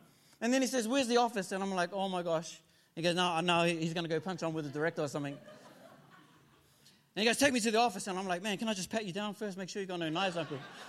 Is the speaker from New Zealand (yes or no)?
yes; New Zealand; moved away as an adult; now in Sydney, Australia; In February that year, we moved over from New Zealand. Me and my wife, and at that time, our two-year-old. And $2,500, we moved from New Zealand to start our life here in Sydney.